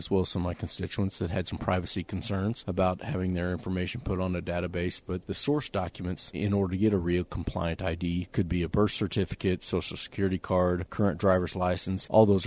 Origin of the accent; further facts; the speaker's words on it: Warrensburg, Missouri, United States; When I told him I was from Warrensburg